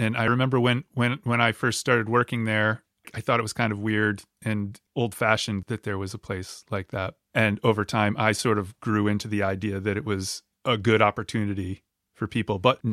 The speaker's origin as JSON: {"language": "English", "region": "Connecticut", "country": "United States", "said": "I'm the whitest, oldest, middle-aged guy. And I'm from Connecticut."}